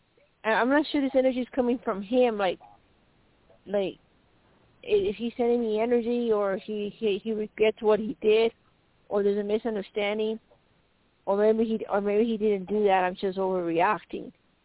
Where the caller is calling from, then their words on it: Arizona, United States; I'm calling from Arizona.